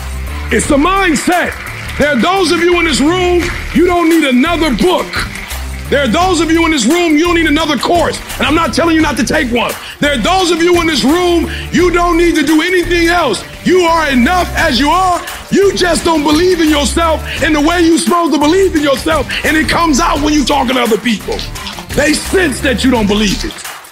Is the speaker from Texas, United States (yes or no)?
no; Detroit, Michigan, United States; I couldn't be a multimillionaire because I grew up in Detroit, Michigan.